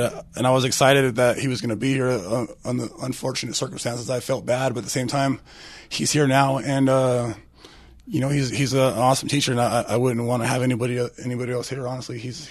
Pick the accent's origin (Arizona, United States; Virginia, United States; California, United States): California, United States; now in Aspen, United States; I came from California out here